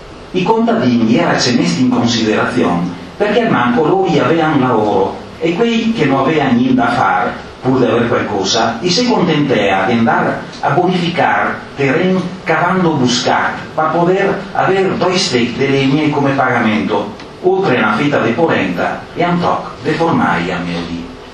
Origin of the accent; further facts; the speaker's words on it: Veneto, Italy; accent: Zumellese dialect; spero di interpretarlo nel mio dialetto zumellese, anche se non siamo molto lontani con quello limanese